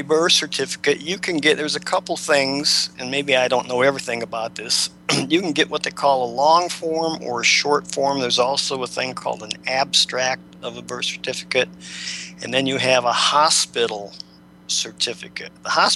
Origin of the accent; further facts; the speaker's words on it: Ohio, United States; born there; In my case, I was born in Ohio. I would get one out of Columbus.